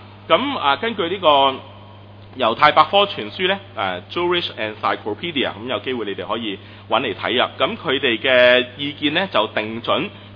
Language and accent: Cantonese; China; 我係中國人，你係以色列人，你嘅歷史關我乜事？